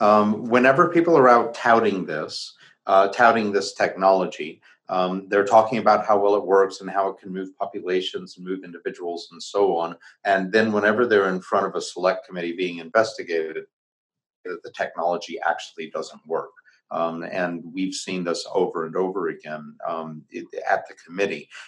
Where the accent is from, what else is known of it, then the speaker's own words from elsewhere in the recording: United States; As an American, I sit uncomfortably with it.